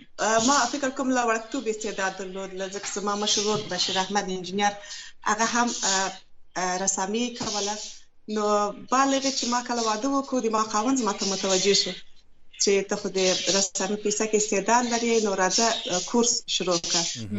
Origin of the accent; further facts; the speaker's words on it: Kabul, Afghanistan; born there; زه په کابل کې زیږیدلی یم.